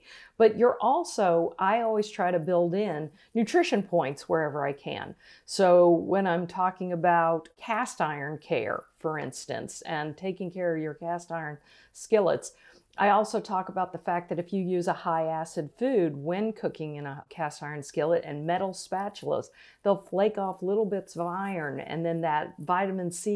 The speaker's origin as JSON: {"language": "English", "region": "North Carolina", "country": "United States", "said": "I come from North Carolina originally, so we talk to everybody."}